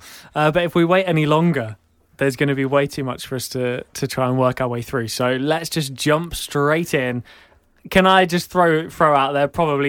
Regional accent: England, United Kingdom; I'm from England.

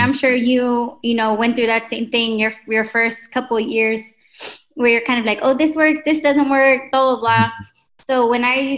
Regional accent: Texas, United States; and you know, I'm from Texas, so I'm from the South.

